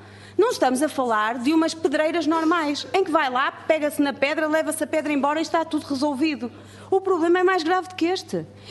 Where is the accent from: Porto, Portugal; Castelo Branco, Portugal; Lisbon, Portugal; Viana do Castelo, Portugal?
Viana do Castelo, Portugal; eu, por exemplo, que até sou do Alto Minho, só tenho direito a 1 euro